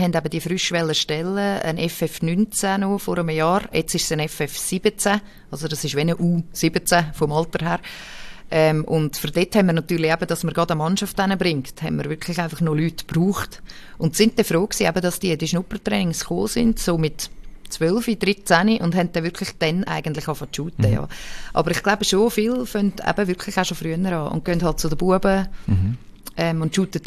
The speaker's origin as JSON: {"language": "German", "country": "Switzerland", "said": "Für uns als Schweizer ist es natürlich unser Platz."}